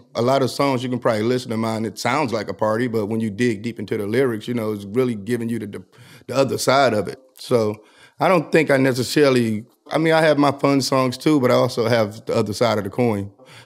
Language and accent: English; Detroit, Michigan, United States; I just think growing up in Detroit, it was never really an outlet.